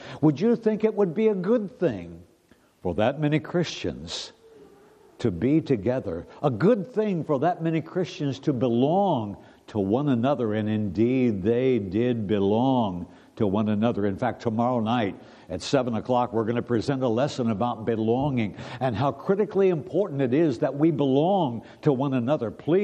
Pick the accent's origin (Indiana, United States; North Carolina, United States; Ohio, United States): Indiana, United States; Indianapolis; born there; Thank you for giving me the opportunity to be back home again in Indiana. I was born in Indianapolis, not far from the Indianapolis Motor Speedway. I was raised on race car fumes my whole life.